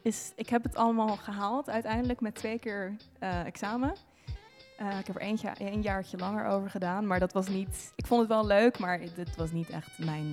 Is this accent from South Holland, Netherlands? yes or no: yes; Reeuwijk, South Holland, Netherlands; Ik omschrijf het altijd als gras en koeien. Want het is niet veel meer dan dat.